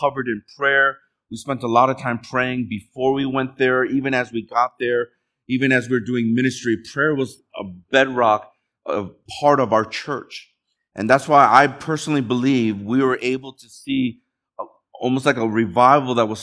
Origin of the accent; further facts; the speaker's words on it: Chicago, Illinois, United States; now in Michigan, United States; My wife and I, we came from Chicago to Michigan at the University of Michigan. And we were just young. I was 26, going on 27.